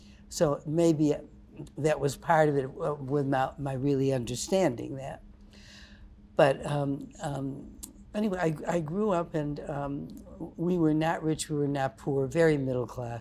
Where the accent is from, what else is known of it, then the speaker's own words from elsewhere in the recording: Syracuse, New York, United States; also born or lived in Utica; was growing up, I was born in Utica, New York. And then we moved to Syracuse, New York.